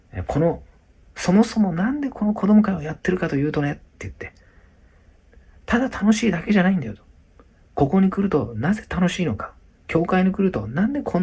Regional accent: Nagasaki, Japan; 3つ目はですね、地元が長崎にあるんですけれども

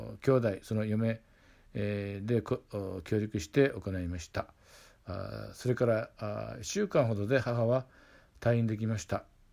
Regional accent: Hasami, Nagasaki, Japan; now in Sasebo, Japan; 私の出身地であります長崎県東隣郡波佐見町の実家では

